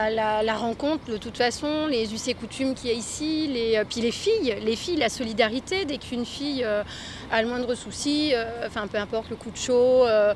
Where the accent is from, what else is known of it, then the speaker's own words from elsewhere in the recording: Auvergne-Rhône-Alpes, France; Alors, on est entre Aix-les-Bains et Annecy.